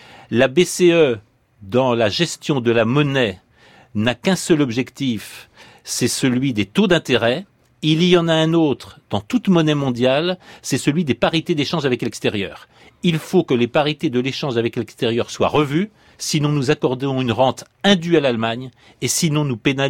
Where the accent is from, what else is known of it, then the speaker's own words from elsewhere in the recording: France; Je suis européen parce que je suis français.